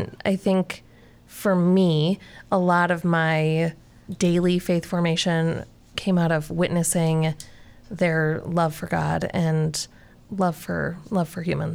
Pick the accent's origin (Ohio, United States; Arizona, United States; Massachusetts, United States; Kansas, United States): Ohio, United States; Painesville; I grew up in Painesville, Ohio, which is where we are again now.